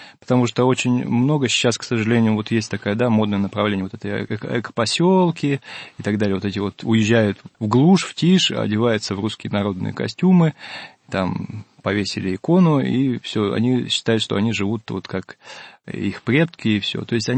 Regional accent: Lodeynoye Pole, Leningrad Oblast, Russia; Во-первых, конечно же, это моя малая родина, о которой мы как раз беседовали в прошлой нашей передаче. Это земля Пресвирья, город Лодейное поле.

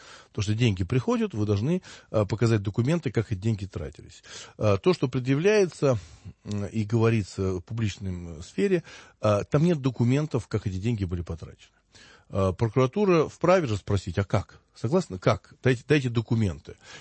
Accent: Moscow, Russia; И я, как коренной москвич, любящий Россию, считаю, что нужно об этом говорить.

